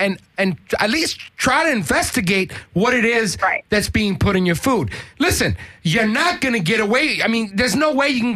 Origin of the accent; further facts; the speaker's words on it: New York, United States; Okay, I'm originally from New York.